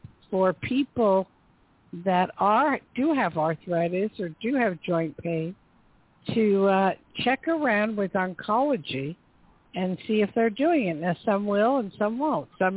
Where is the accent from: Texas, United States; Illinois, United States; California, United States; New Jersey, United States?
New Jersey, United States; born there; I was born in Jersey. And we used to look out the window over the harbor and just wonder what the people in New York were doing.